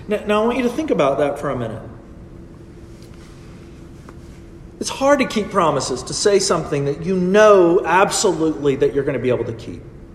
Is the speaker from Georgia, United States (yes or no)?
no; Peoria, Illinois, United States; born there; I was born in Peoria, Illinois.